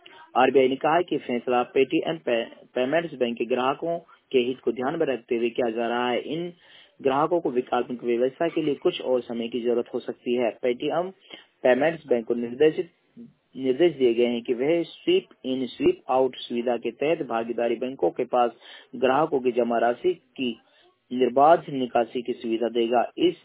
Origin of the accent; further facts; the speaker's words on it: Khandprol, Haryana, India; खंडप्रोल का निवासी हूं हरियाणा से।